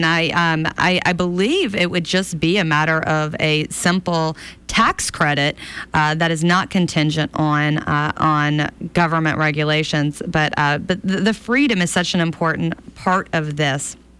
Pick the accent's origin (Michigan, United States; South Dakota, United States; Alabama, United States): Alabama, United States; Birmingham; I'm from the Birmingham area.